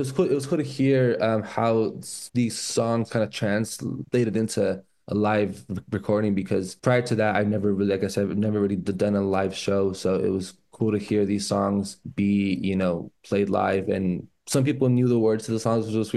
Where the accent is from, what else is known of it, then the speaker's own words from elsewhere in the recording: California, United States; Even though I live in LA and I'm from California my whole life